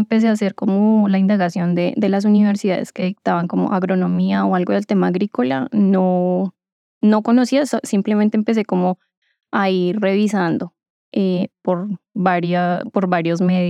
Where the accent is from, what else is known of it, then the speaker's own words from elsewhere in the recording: La Peña, Cundinamarca, Colombia; yo soy de La Peña, Cundinamarca. Estudié agronomía también con la UNAD.